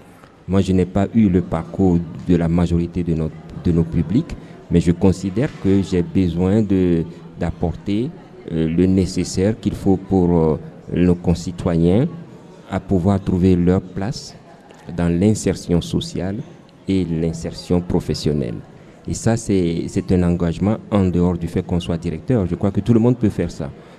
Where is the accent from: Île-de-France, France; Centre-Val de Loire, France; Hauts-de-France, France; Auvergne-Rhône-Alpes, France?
Centre-Val de Loire, France; Parce que moi, je suis du département 41. Je suis venu du Loir-et-Cher pour participer à ce forum.